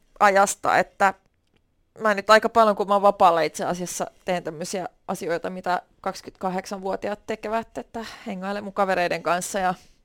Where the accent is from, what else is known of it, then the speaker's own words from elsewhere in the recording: Turku, Southwest Finland, Finland; mä olen sellainen tyypillinen turkulainen, joka on syntynyt täällä ja sitten ei ole lähtenyt ikinä mihinkään.